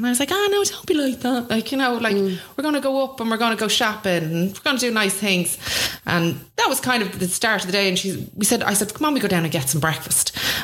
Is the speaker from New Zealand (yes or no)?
no; Swords, Leinster, Ireland; No, I grew up in Swords, so a small little village. And when I grew up in Swords, it was a village. So everybody knew everybody.